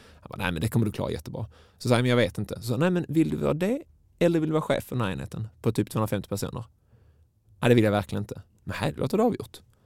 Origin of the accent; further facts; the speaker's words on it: Malmö, Skåne, Sweden; Jag är från Malmö